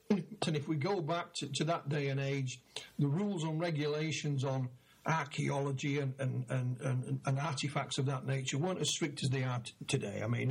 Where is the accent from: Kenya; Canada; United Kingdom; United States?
United Kingdom; Yorkshire and the Humber; Again, please excuse my pronunciations. I come from Yorkshire, Martin. I'm not even good at English.